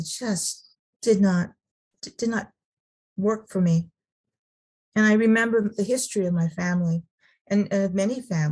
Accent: Sacramento, California, United States; English is not my first language. Spanish is not my first language. I have no idea what my first language is. I grew up in Sacramento, not on a reservation.

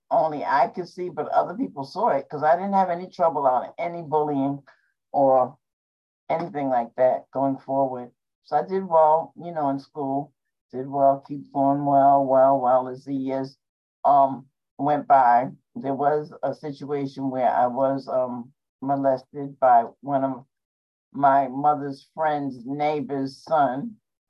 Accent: New York, United States; I'm from New York. I was born in New York. I have lived other places in my life, but New York is where I'm at right now. Right now, I'm in Carp City in the Bronx, and I've been in this apartment for 28 years.

